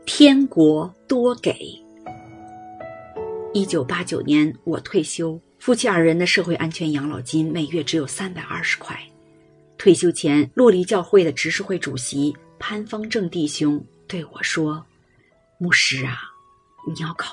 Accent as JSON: {"language": "Chinese", "town": "Longquan", "region": "Sichuan", "country": "China", "said": "而我是中国人，四川人，龙泉百合乡的人"}